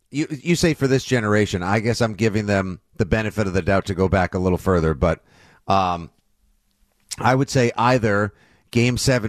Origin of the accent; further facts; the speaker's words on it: Massachusetts, United States; I was as diehard a 12-year-old football fan, baseball fan, Sox fan growing up on the South Shore.